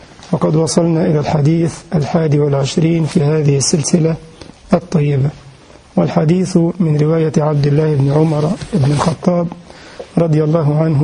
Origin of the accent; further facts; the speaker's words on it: Egypt; فأنت مغربي نعم وأنا مصري